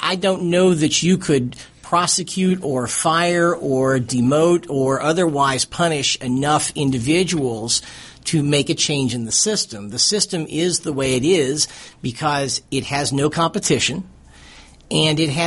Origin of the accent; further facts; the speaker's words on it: Pittsburgh, Pennsylvania, United States; The one that I remember the most is from the VA in my hometown of Pittsburgh.